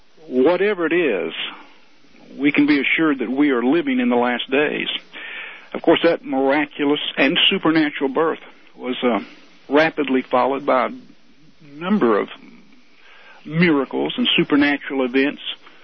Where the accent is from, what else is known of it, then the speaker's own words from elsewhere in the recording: United States; I'm also an American, and deeply concerned about the direction that our government is taking